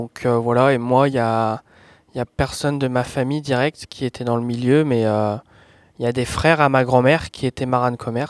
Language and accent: French; Douarnenez, Brittany, France; 19 ans et je suis en BTS pêche et gestion de l'environnement marin. Donc moi, je suis originaire de Douarnenez.